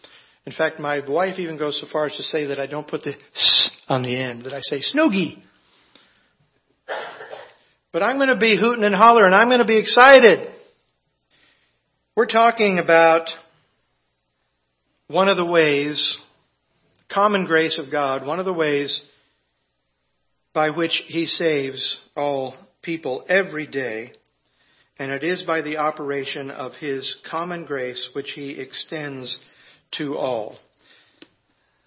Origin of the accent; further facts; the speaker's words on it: Springfield, Oregon, United States; I grew up on the West Coast, Springfield, Oregon. I lived on a major flyway for a lot of these migratory birds.